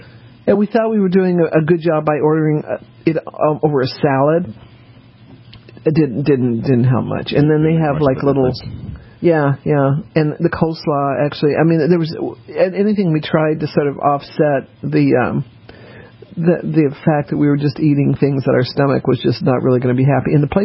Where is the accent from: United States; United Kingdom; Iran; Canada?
United States; New Orleans, Louisiana; born there; I was born in New Orleans, so I was just kidding.